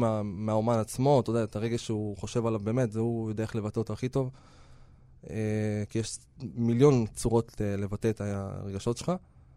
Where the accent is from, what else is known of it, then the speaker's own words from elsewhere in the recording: Nazareth Illit, Northern District, Israel; אני בא מאזור אפולה, מהצפון. בגדול אני במקור מנצרת עילית, גם לא רחוק משם. אני משהו כמו עשור כבר, אני גר שם בערך, פחות או יותר.